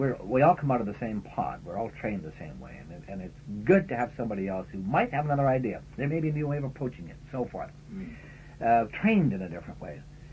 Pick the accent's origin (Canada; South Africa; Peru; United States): Canada; So as a Canadian, from a Canadian point of view